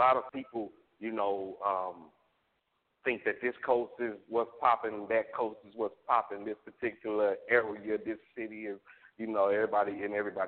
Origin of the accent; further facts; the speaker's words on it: Nashville, Tennessee, United States; From Nashville.